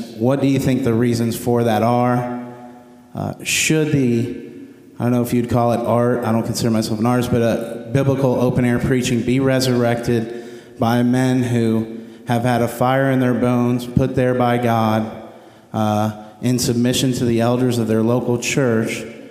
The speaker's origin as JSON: {"language": "English", "town": "Athens", "region": "Georgia", "country": "United States", "said": "I'm from Athens, Georgia. I'm a lay evangelist at Cleveland Road Baptist Church."}